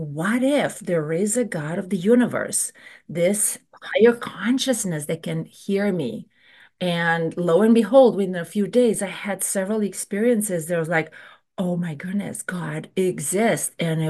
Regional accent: Romania; English is a second language; there's a lot of pressures that are were not necessarily present with me growing up in Romania.

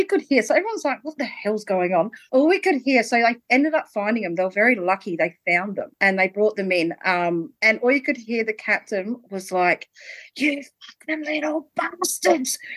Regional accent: Australia; because I'm Australian

